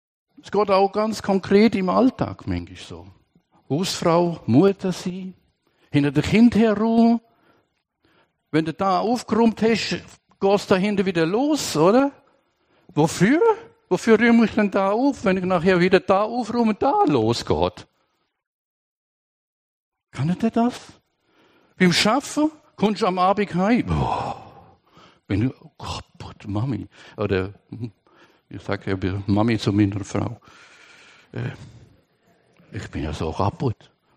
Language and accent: German; Germany; moved away as an adult; now in Switzerland; Sie ist Schweizerin, ich bin Deutscher. Und aber bin mittlerweile 31 Jahre da in der Schweiz. Ich habe fast so viel Zeit in der Schweiz verbracht wie in Deutschland. Und rede von daher aber auch Schweizerdeutsch.